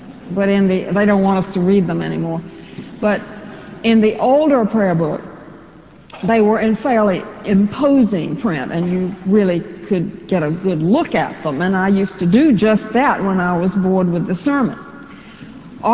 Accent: Virginia, United States; Now, when I was growing up in Southside, Virginia, long ago, I didn't know a single Presbyterian.

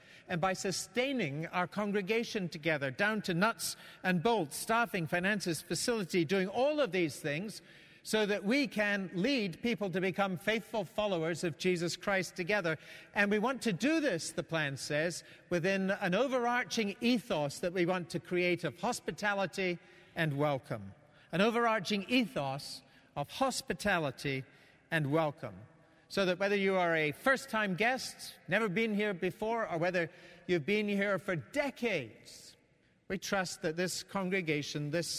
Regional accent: Scotland, United Kingdom; When I go back to my home country of Scotland

